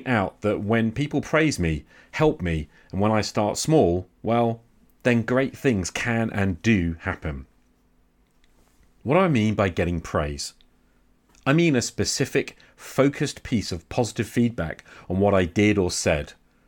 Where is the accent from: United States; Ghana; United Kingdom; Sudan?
United Kingdom; England; because, come on, I'm English and I prefer the word friend to buddy.